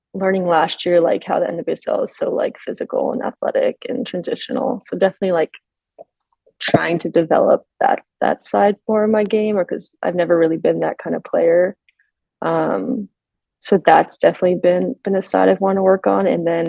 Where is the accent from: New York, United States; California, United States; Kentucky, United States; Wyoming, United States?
California, United States; I mean, I'm from the Bay Area, so I grew up a Warriors fan